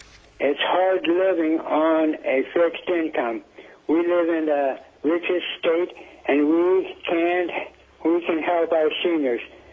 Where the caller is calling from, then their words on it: Kasilof, Alaska, United States; I'm calling from Kisilov, Alaska, and I'm representing me and my wife.